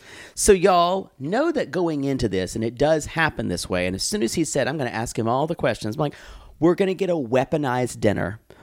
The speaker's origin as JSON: {"language": "English", "region": "the South", "country": "United States", "tie": "born or raised there", "said": "Growing up in the South, I didn't understand anti-Semitism."}